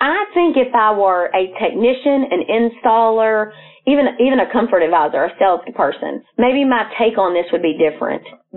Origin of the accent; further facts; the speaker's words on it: Texas, United States; I'm from Texas. I'm from East Texas. So in little redneck country, the aunt that works here, we call her Aunt Sissy. So all growing up, she was Aunt Sissy to me.